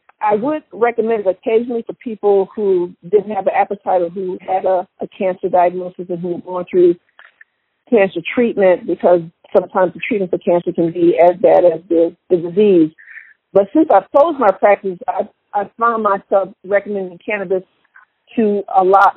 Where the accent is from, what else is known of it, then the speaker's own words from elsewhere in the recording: Joliet, Illinois, United States; now in Atlanta, United States; Well, I'm originally from Joliet, Illinois. I've been in Atlanta since 1979.